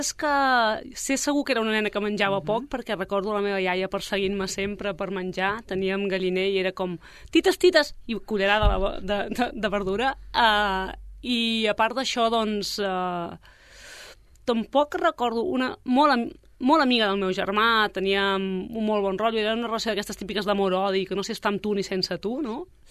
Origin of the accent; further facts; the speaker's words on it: Sabadell, Catalonia, Spain; born there; vaig néixer a Sabadell, a Santa Fe